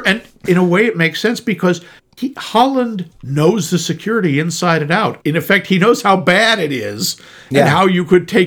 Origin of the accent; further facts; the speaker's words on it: Mexico; And again, I'm not English. I'm Mexican, you gringo.